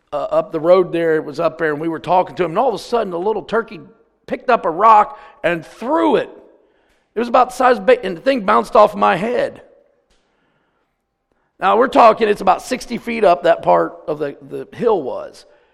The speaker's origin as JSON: {"language": "English", "country": "United States", "said": "Bless God, I'm an American. It's my right."}